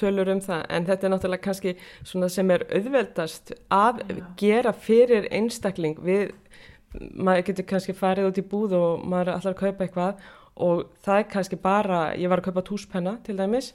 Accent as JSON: {"language": "Icelandic", "town": "Drangsnes", "region": "Westfjords", "country": "Iceland", "tie": "born or raised there", "said": "ég alinn upp á Drangsnesi á Ströndum og leikvöllurinn minn var fjaran."}